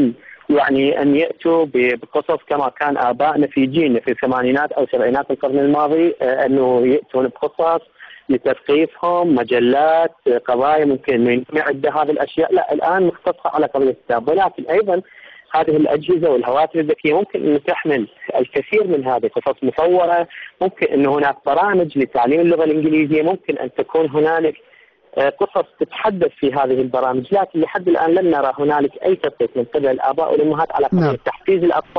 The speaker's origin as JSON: {"language": "Arabic", "country": "Iraq", "said": "عندنا في العراق"}